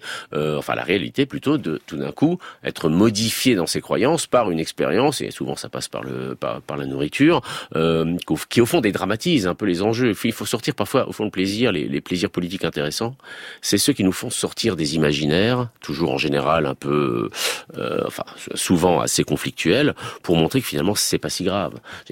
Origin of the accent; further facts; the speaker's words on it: Grand Est, France; En Alsace, on marche très bien. Justement, je le dis en tant qu'Alsacien.